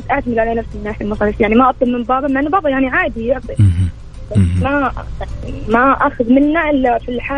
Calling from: Riyadh, Riyadh Province, Saudi Arabia

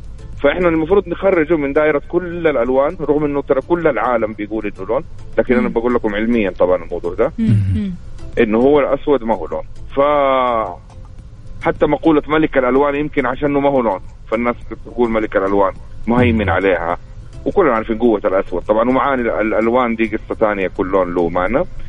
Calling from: Mecca, Makkah Province, Saudi Arabia

